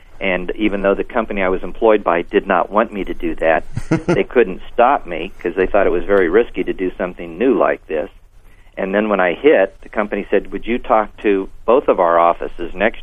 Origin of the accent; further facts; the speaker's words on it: California, United States; moved away as an adult; And I came from Northern California to Southern California, and it was a recession year in 1970 and 71.